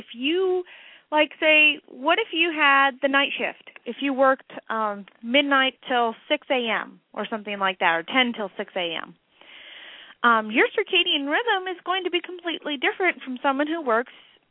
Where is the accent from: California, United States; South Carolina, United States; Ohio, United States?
California, United States; Knowing that I grew up in California, we saw a lot of these in our backyard.